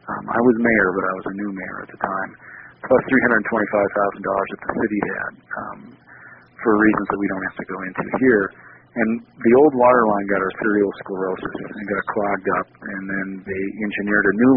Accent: Minnesota, United States; now in Salida, United States; and I'm from Minnesota, but I'd rather us keep our money locally

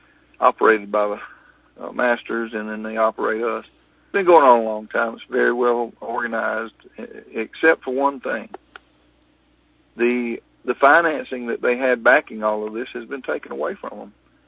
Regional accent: Florida, United States; He was building a house near my hometown in Florida down there on a very elite place on an island down there

